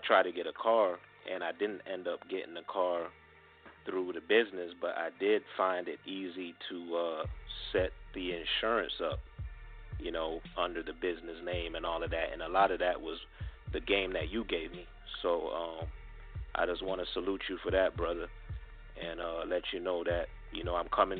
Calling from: Tampa, Florida, United States; from Tampa.

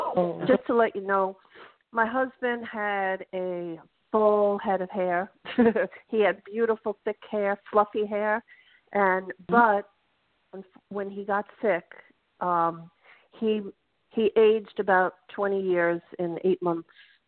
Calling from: Florida, United States; I'm calling from Florida.

